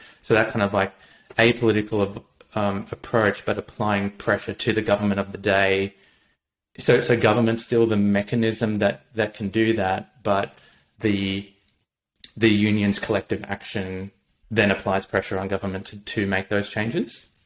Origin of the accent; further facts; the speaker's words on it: Logan, Queensland, Australia; also born or lived in Sydney; I grew up in Logan, I actually rented in Sydney for a long period of time, over 10 years.